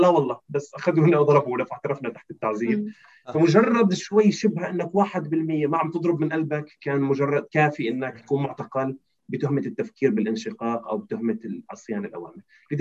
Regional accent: Syria; وهون ايضا امر مفيد لنا كسوريين ان ننظر كيف تنظر المحكمه

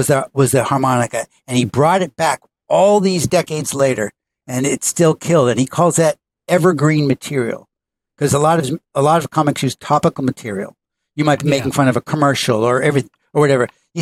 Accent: Massachusetts, United States; also born or lived in Utica; I was born in Utica, New York, but I would say I grew up, most of my life I've been in Massachusetts.

